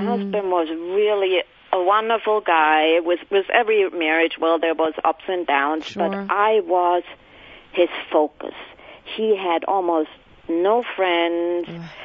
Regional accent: Germany; English is a second language; moved away as an adult; now in United States; I'm not from the United States. I'm actually from Germany.

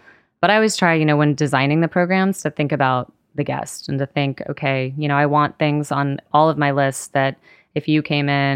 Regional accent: West Coast, United States; My family is down in New Orleans. And, you know, I grew up on the West Coast.

